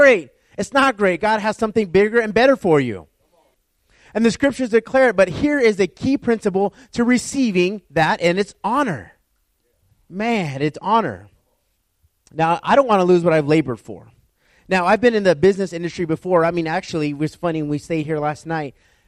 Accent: Tehachapi, California, United States; Like in the snow, I was raised in Tehachapi. You guys know where Tehachapi is at.

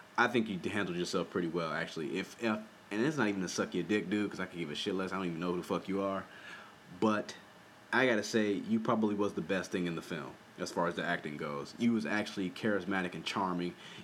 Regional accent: Long Beach, California, United States; I'm from Long Beach, California, LA County area, and right by the ocean and stuff like that.

